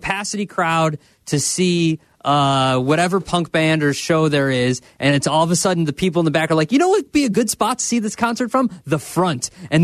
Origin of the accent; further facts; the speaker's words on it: Libertyville, Illinois, United States; I'm from Libertyville, Sylvia. I'm right down the street from Great America.